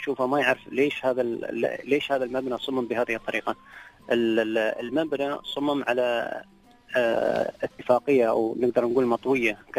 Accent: United Arab Emirates; وهو معروف عندنا في الإمارات.

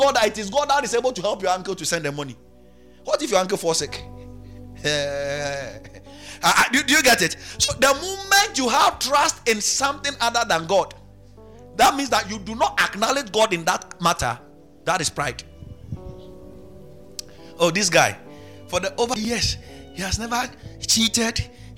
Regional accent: Sifiamoya, Ghana; See, if we take some of you to my hometown, okay, where I grew up, Sifiamoya, the clinic over there

